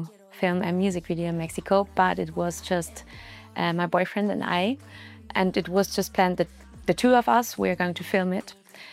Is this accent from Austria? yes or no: yes; Austria; because I was born here, I'm Austrian, but a lot of people would always ask me, ah, but where are you really from?